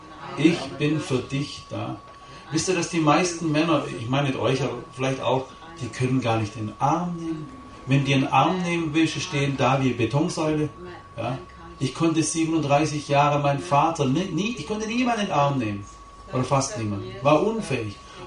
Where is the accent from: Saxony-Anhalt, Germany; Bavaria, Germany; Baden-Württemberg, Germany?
Baden-Württemberg, Germany; Schlossburg; Ich komme aus Schlossburg. Das ärmste Dorf Württembergs. Aufgewachsen wie in einer Höhle.